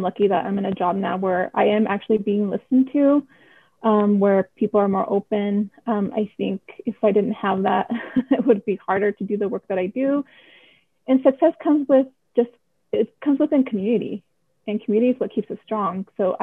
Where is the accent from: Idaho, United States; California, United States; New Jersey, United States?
Idaho, United States; I mean, I was born and raised in Idaho, so I have family here and I have ties here.